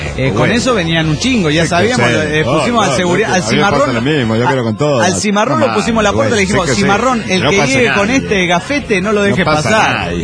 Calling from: Washington, United States; de Baradu, Washington.

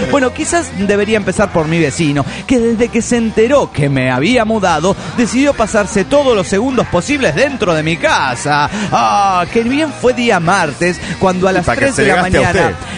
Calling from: Tuxtla Gutiérrez, Chiapas, Mexico; de Tuzla, de Chiapas, México.

